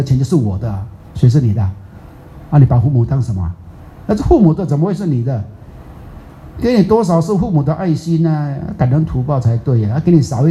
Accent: Taiwan; 我们台湾人好笑都很，哎，法师喜欢吃豆腐乳，

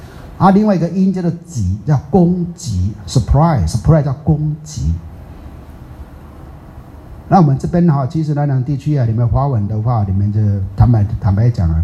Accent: Taiwan; 我们台湾人好笑都很，哎，法师喜欢吃豆腐乳，

